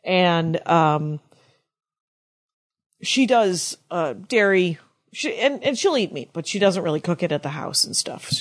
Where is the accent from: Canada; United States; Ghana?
United States; Los Angeles, California; now in Iceland; Oh, that we're from Los Angeles. We know that when you've rescued